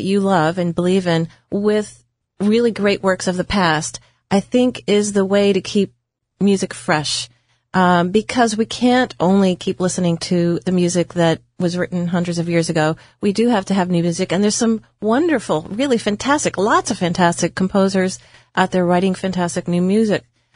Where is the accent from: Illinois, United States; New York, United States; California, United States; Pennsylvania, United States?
Pennsylvania, United States; Philadelphia; This is my hometown, Philadelphia. I still have family here. I went to school here